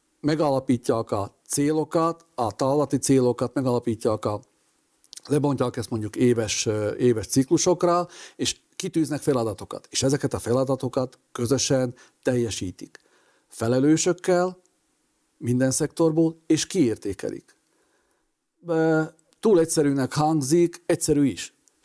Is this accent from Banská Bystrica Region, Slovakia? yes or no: yes; Lučenec, Banská Bystrica Region, Slovakia; Ezt gyerekként is megértem, hogy mennyire nehéz volt már gyerekként mondjuk Losoncon magyarnak lenni